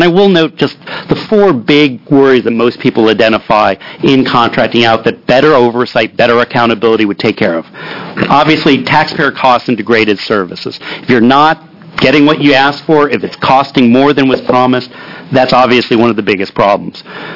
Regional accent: Ohio, United States; Actually, I grew up in Ohio.

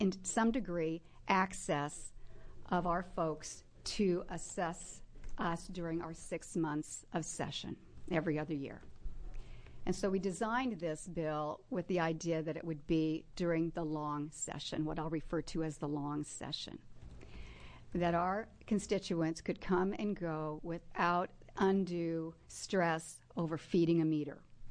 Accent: Dallas, Oregon, United States; For the record … I'm from Dallas, Oregon.

